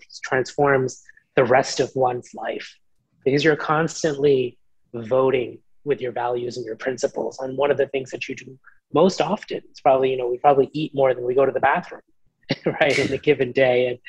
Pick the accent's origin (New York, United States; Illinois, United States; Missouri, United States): New York, United States; New York City; I grew up in New York City and started working really when I was very young